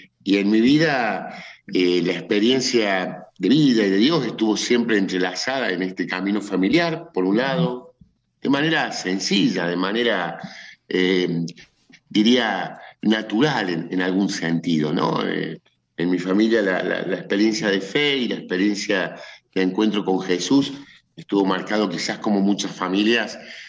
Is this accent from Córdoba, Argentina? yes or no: yes; Córdoba, Argentina; Mira, yo soy cordobés, nacido aquí en Córdoba capital, vengo de una familia.